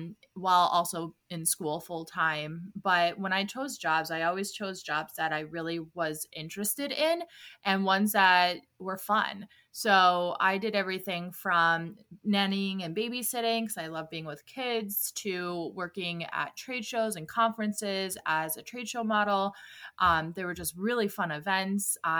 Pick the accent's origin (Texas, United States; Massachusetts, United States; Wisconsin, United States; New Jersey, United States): Wisconsin, United States; Milwaukee; also born or lived in Chicago; Well, I'm from Milwaukee, Wisconsin, and I spent a lot of my years living in Chicago